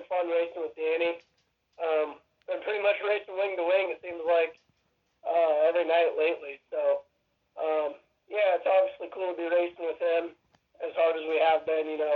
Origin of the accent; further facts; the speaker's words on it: Washington, United States; I come from Washington State, where the racing isn't quite how it is out here.